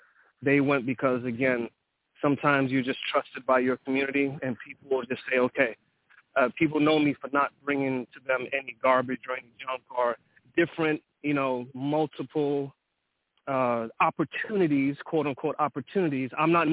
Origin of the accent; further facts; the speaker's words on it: Queens, New York, United States; I'm from New York. My family's Jamaican. I was born and bred in Queens, New York.